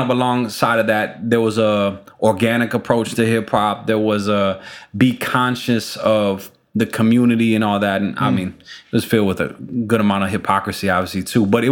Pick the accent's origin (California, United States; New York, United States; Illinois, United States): Illinois, United States; Chicago; If it's political stuff, I mean, we're from Chicago. Think about it.